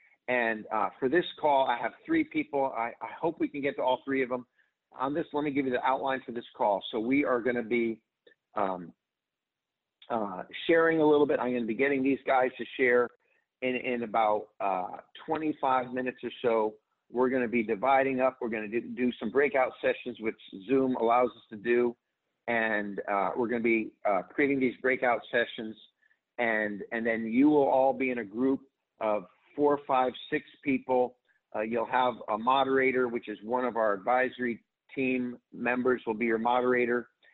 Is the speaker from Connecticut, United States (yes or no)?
yes; Connecticut, United States; now in Dallas, United States; I grew up in Connecticut, so I've heard of Rhode Island.